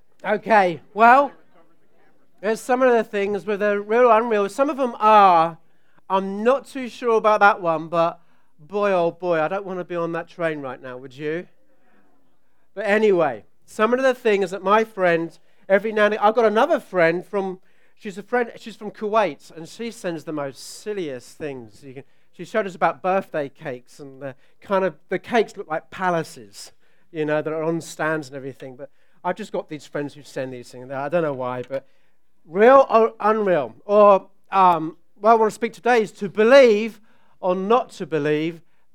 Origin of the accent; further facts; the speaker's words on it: England, United Kingdom; you can tell my accent that I'm from Australia, as most people think, but I'm not. I'm actually from England, but it confuses people because I look Chinese as well.